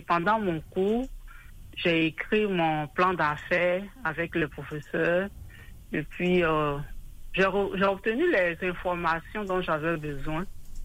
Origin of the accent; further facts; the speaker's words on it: Côte d’Ivoire; je suis ivoirienne.